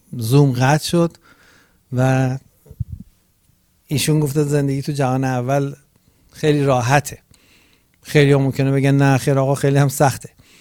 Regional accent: Gilan, Iran; accent: Rashti; من فکر می‌کنم شبیه رشتی لهجم.

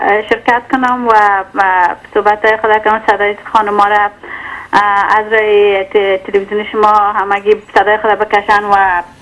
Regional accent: Afghanistan; خودم چون خودم افغان هستم

